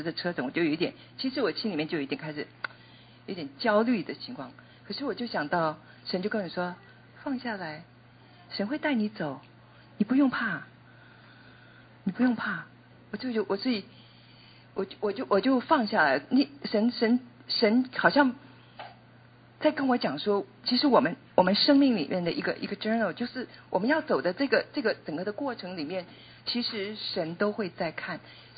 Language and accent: Chinese; China; 我们中国人说家丑不外扬